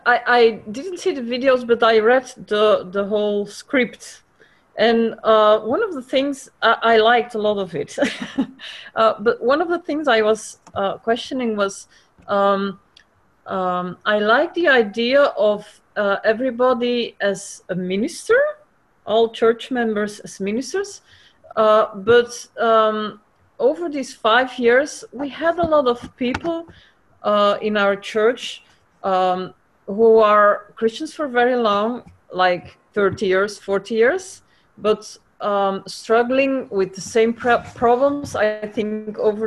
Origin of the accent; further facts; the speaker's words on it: Belgium; English is a second language; I'm from Belgium.